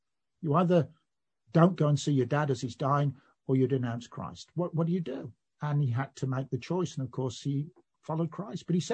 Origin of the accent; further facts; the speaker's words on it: United Kingdom; I'm a British citizen